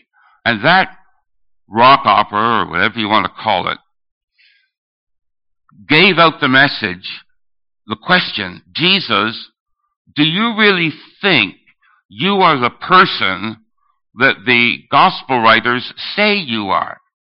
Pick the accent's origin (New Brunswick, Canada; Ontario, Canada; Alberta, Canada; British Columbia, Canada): Ontario, Canada; Burlington; Now, you folk know that I'm from Burlington. You're from Timmins.